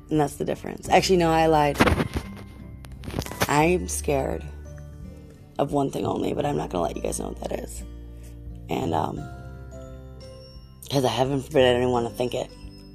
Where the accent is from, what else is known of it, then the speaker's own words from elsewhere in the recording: Wisconsin, United States; I'm from Wisconsin.